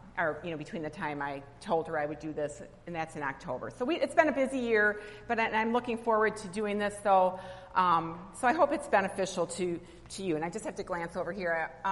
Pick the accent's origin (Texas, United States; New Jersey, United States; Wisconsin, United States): Wisconsin, United States; Kenosha; I'm from Kenosha, Wisconsin. Racine's just like the city right above us.